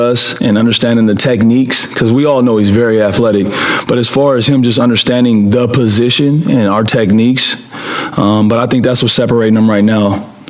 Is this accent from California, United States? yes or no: yes; California, United States; I'm from California, Boogie's from California